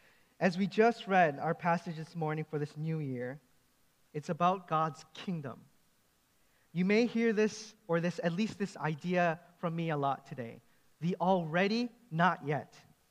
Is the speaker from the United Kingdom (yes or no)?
no; Canada; I grew up here in Canada.